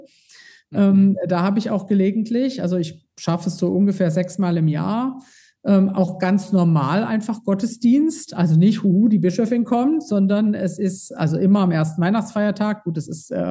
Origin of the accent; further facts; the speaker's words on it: Todtnau, Baden-Württemberg, Germany; neulich war ich in meiner Heimatregion. Da war 1000 Jahre Tottnau, das ist ein kleiner Ort im Schwarzwald, der primär katholisch ist.